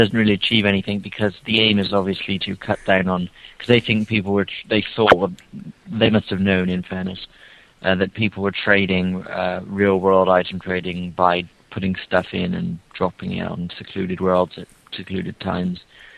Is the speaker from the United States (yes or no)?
no; United Kingdom; I'm British.